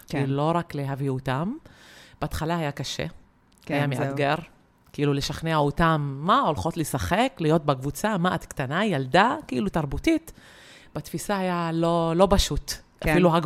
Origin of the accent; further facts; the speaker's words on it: Tur'an, Northern District, Israel; וגדלתי גם בטורען ועבדתי בטורען כל הזמן